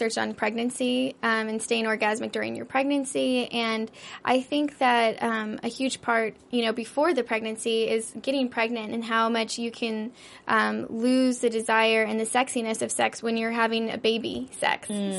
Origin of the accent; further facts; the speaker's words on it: Las Vegas, Nevada, United States; I mean, I grew up in Vegas, so I saw sex all over the place.